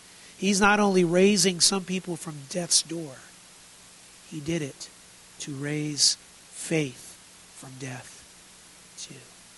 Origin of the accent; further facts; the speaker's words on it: Pacific Northwest, United States; I grew up up here in the Northwest, even more north than here. It's always around the cold, always around the snow.